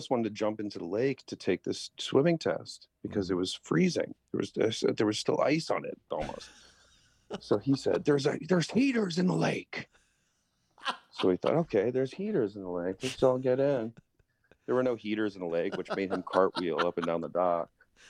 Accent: Princeton, New Jersey, United States; Yeah, I'm from Princeton, New Jersey, but I'm not that bright. I was just a townie.

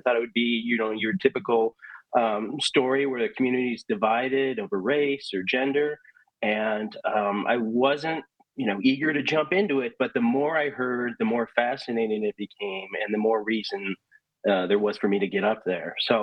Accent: Wisconsin, United States; So like you, Kristen, I grew up in Wisconsin

